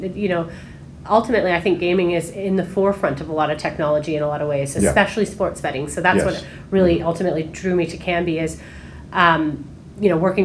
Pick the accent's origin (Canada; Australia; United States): Canada; moved away as an adult; now in London, United Kingdom; So I'm Canadian. I live in London now. I moved over to London when I joined Kambi